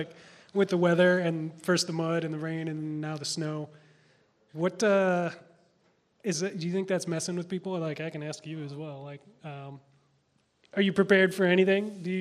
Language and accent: English; Minnesota, United States; I'm from Minnesota, and we have like 35 different kinds of snow.